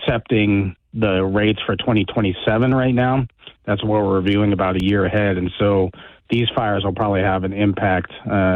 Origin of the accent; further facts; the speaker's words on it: Montana, United States; Been watching pretty closely what's happening with the fires down in my home country in Beaverhead County.